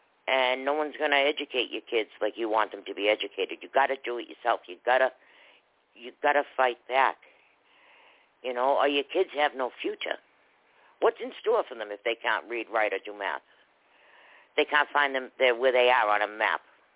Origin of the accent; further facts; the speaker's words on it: Boston, Massachusetts, United States; I come from Boston originally. My last year of high school was the first year of busing.